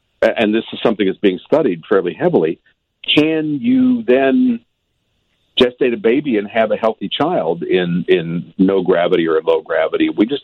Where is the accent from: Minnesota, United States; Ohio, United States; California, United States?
California, United States; Los Angeles; Vivid Video in Los Angeles, my hometown